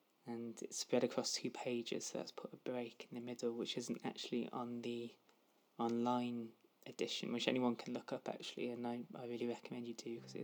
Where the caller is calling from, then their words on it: Cardiff, Wales, United Kingdom; Hi, I'm speaking from Cardiff in Wales